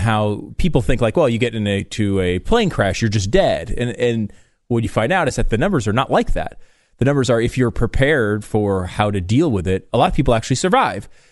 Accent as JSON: {"language": "English", "region": "Northeast", "country": "United States", "tie": "born or raised there", "said": "And I know this from growing up in the Northeast."}